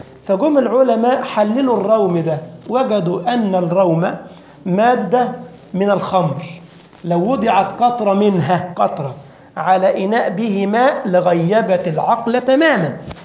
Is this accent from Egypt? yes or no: yes; Egypt; now in Europe; مش انا بتلخبط لما جيت اوروبا، هنا عندكم كل حاجه داخله في بعضها. احنا عندنا في مصر يا اخوه اللبن هو الحليب